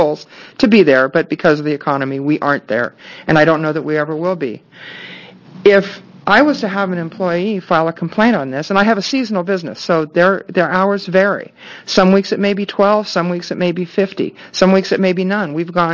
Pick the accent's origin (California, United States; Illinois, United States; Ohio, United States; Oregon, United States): Oregon, United States; Beaverton; I'm from Beaverton, and today I'm testifying as a small business owner and private citizen.